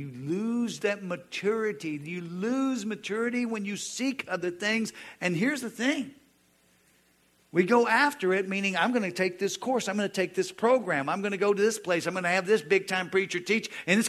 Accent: United States; I am from the United States of America

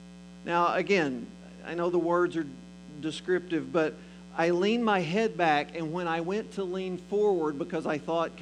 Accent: Texas, United States; not only because I'm a Texan, but because in my heritage

